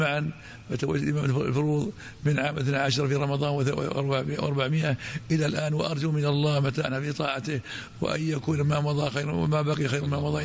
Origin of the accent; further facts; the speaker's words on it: Riyadh, Riyadh Province, Saudi Arabia; also born or lived in Mecca; أنا نشأت في الرياض، ولدت في مكة المكرمة عام 62 هجرية في أول ذي الحجة، وعشت في الرياض كل حياتي